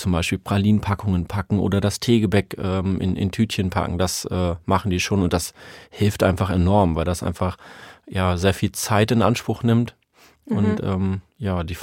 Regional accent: Germany; Genau, also ich komme eigentlich aus dem Harz, in Iserlohn meinen Meister, den Konditormeister gemacht, habe dann da meine Partnerin kennengelernt und bin der Liebe wegen ins Ruhrgebiet gezogen.

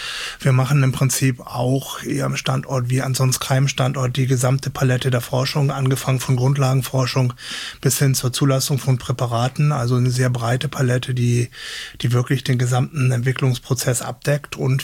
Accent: Hamburg, Germany; now in Marburg, Germany; Man hört es vielleicht schon ein bisschen so vom Hintergrund Hamburger, Norddeutscher.

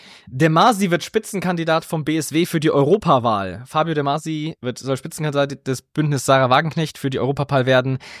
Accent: Augsburg, Bavaria, Germany; ich bin ja aus Augsburg.

